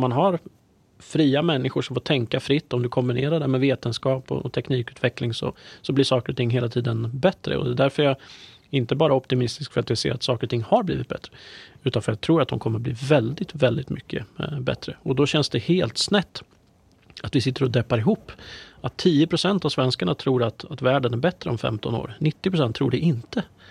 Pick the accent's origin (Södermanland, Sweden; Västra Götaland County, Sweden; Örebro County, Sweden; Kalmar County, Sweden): Örebro County, Sweden; Jag är ju närking i grunden, så jag har liksom verkligen inte det i mitt DNA att vara positiv.